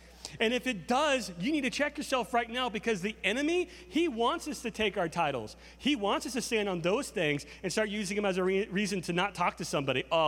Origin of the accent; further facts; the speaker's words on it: the South, United States; You know, where I grew up in the South, everybody's Mr. and Mrs., even if they're younger than you.